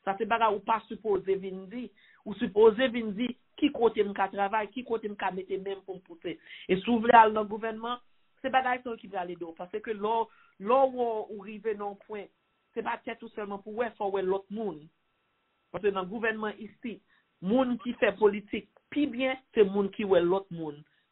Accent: Haiti; Donc nous camper en tant qu'Haïtien, nous fiers.

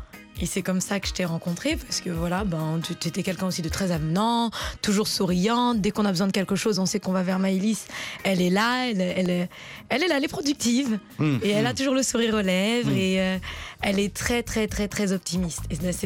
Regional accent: France; je suis née, j'ai grandi en France.

